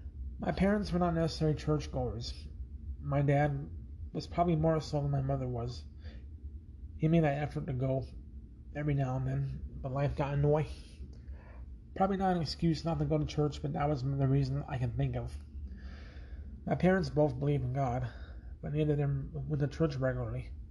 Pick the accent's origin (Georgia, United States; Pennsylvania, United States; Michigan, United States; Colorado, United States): Colorado, United States; Denver; born there; I was born on April 22nd, 1977, in Denver, Colorado, and was baptized a Catholic.